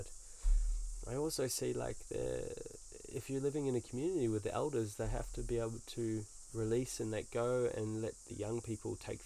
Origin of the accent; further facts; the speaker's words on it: Australia; now in New Zealand; And I'm from Australia originally, so I would love to return to Australia. Been in New Zealand a decade now